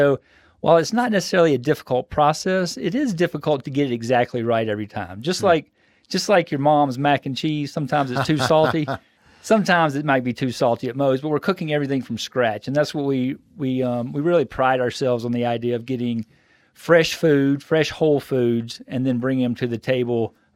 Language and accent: English; Alabama, United States; it's all kind of stuff that we grew up with down in Alabama